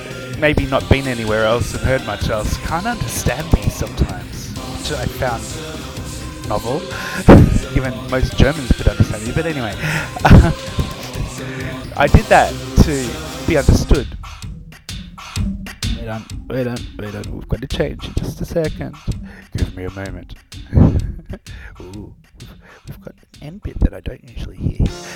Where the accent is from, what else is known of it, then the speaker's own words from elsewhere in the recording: Melbourne, Victoria, Australia; accent: Melbourne; But Melburnians don't hear it, and therefore I often get asked if I'm British, because I speak very properly. But I still Melbourneise some of my vowels.